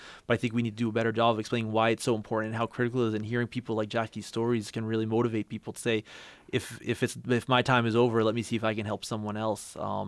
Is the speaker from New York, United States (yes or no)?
yes; New York, United States; it shames me to say this as being a New Yorker at heart